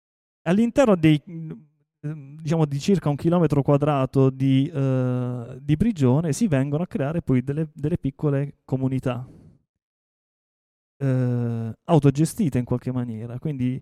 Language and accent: Italian; Taranto, Apulia, Italy; io sono di Taranto e quindi diciamo, la dimensione climatica la sento abbastanza, in maniera abbastanza forte, no?